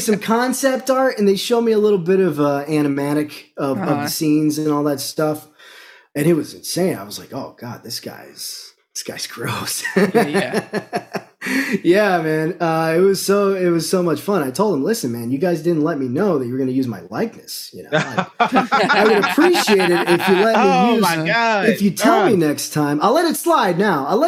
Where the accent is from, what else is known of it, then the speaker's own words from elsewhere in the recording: Spartanburg, South Carolina, United States; But so I was raised in Spartanburg.